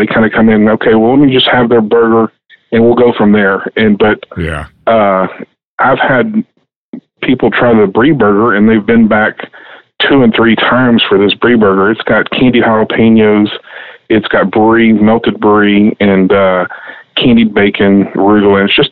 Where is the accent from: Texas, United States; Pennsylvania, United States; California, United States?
Texas, United States; Galveston; I grew up in Galveston, so I've got a shrimp sandwich on there